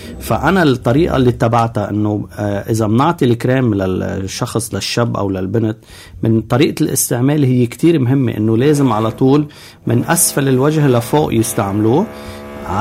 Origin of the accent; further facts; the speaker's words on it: Burj al-Muluk, Nabatieh Governorate, Lebanon; اشتريت أرض بمرجعيون بضيعتي ببرج الملوك، أسست المعمل، جبت الرخص كلها قبل ما أعمل المعمل